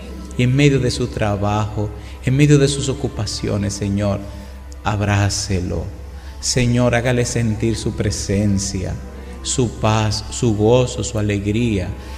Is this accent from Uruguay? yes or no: no; Dominican Republic; En ese tiempo el aeropuerto de las Américas en mi país era hace mucho de eso.